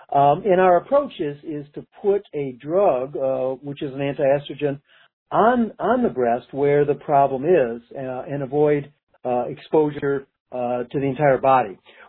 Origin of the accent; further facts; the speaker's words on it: Michigan, United States; now in Seattle, United States; So I grew up in Michigan and got an MD, PhD at the university there.